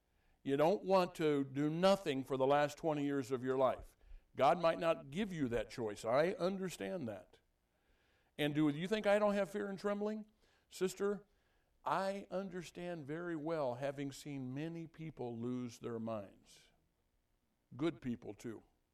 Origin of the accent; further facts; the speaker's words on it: Illinois, United States; We grew up in Illinois. She's from the dark side, and I'm from the good part.